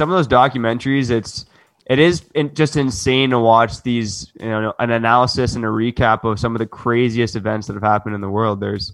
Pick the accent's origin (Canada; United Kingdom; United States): Canada; Yo, we're Canadian boys. You can't, like, you're a little bit less Canadian if you don't like to cuddle.